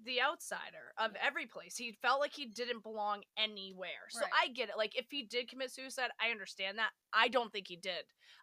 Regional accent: New England, United States; we're two New England girls, like, here in New England

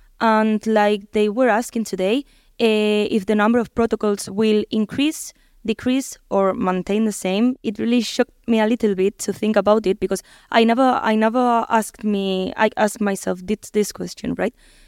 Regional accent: Basque Country, Spain; now in Germany; right now I work in automotive in Germany and like, I come from Basque Country.

